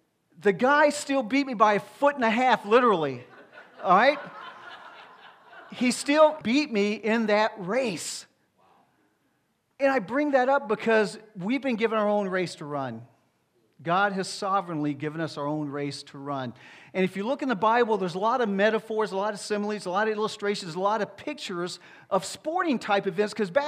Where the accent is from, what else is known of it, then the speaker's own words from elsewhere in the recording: Deep South, United States; I grew up in the Deep South, back during a time where it was a really bad time between the blacks and the whites.